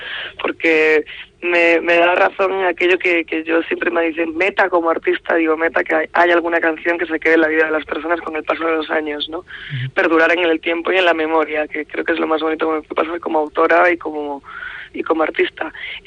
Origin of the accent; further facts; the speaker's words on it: Córdoba, Andalusia, Spain; yo soy andaluza, soy de Córdoba